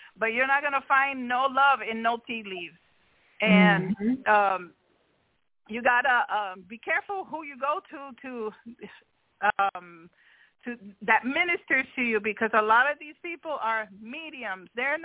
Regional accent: New York, United States; There was a season where, because I'm from New York, the Haitians would sell some of their stuff

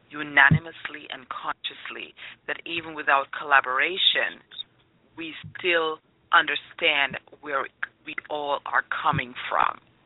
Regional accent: Jamaica; now in United States; So I was a Jamaican before I even got to America. And as a Jamaican, I grew up around people who, for the most part, 90% looked like me. So I knew that I was a Jamaican first and foremost.

